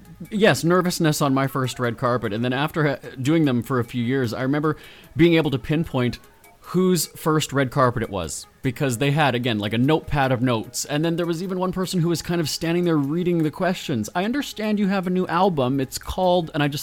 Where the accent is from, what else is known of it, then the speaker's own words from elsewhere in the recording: Canada; So as Canadian entertainment reporters, we heard about the glitz and glamour of Hollywood before going there.